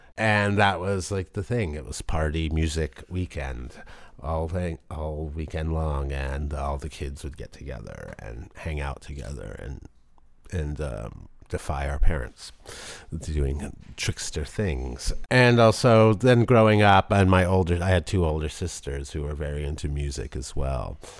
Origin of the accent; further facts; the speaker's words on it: Los Angeles, California, United States; I grew up with my parents are both second generation Mexican-American, and I grew up in Los Angeles in the 40s and 50s of first generation Mexican-American parents.